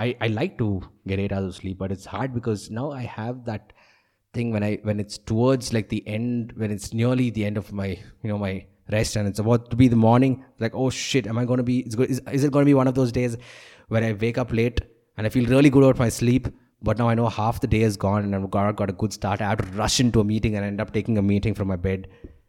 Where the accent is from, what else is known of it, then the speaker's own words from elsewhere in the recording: Chennai, Tamil Nadu, India; you know, I'm from Chennai, right? And my family obviously moved to Bangalore.